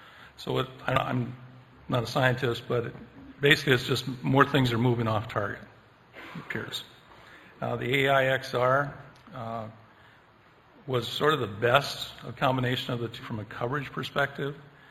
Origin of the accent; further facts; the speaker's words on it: Minnesota, United States; I come from Minnesota, but up there when I farmed